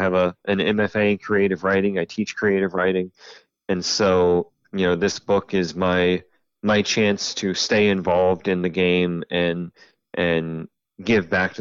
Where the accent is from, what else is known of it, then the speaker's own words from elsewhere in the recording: Ohio, United States; moved away as an adult; now in Lynchburg, United States; Yeah, so I'm originally from Central Ohio. Moved about 6 years ago to Lynchburg, Virginia, the middle of the state, just outside of the mountains.